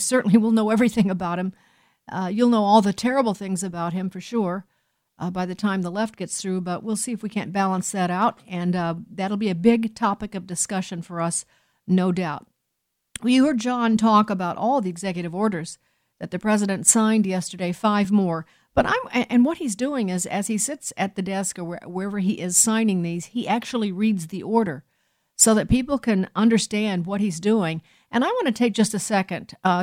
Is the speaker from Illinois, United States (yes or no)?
yes; Chicago, Illinois, United States; certainly in near Chicago, which is, of course, my town, my hometown.